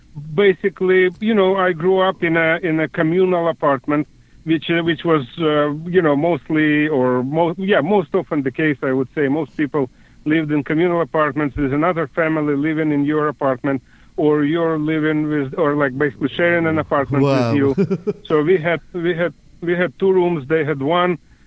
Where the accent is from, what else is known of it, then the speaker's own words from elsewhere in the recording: Ukraine; English is a second language; I'm originally actually from Ukraine, but I'm used to be, you know, called Russian.